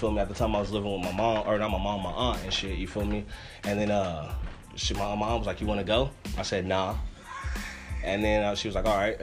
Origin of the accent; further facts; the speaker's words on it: Chicago, Illinois, United States; I'm from Chicago originally, you know that.